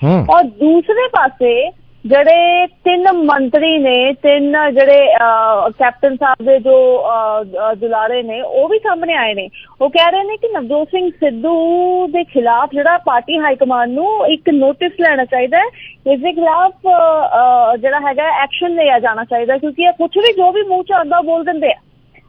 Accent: Amritsar, Punjab, India; ਦੇਖੋ ਮੈਂ ਅੰਮ੍ਰਿਤਸਰ ਤੋਂ ਹੀ ਹੈਗੀ ਹਾਂ, ਮੈਂ ਉੱਥੇ ਹੀ ਜੰਮੀ ਪਲੀ ਹਾਂ

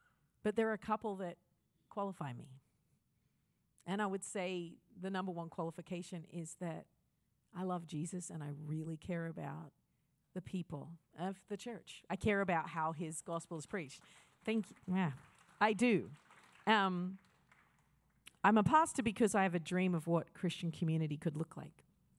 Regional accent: Australia; moved away; I'm an Australian originally.

